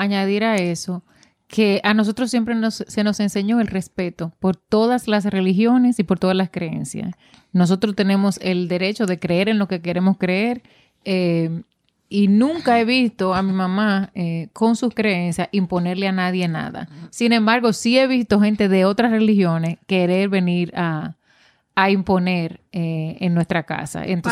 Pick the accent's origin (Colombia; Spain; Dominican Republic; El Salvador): Dominican Republic; Entonces, ¿por qué nosotros que somos de la República Dominicana no aprendemos?